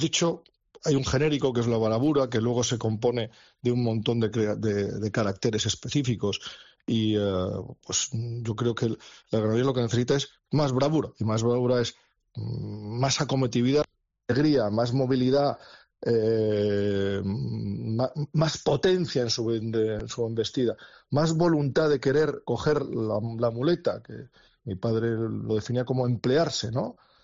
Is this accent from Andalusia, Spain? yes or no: yes; Seville, Andalusia, Spain; al final me considero un ganadero sevillano, ¿no? Mis toros viven en sus sierras, mi gente es de Sevilla.